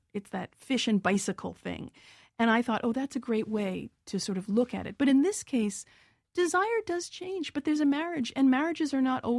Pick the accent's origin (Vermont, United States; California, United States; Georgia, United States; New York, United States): New York, United States; As a New Yorker, you really kind of learn to turn down ambient noise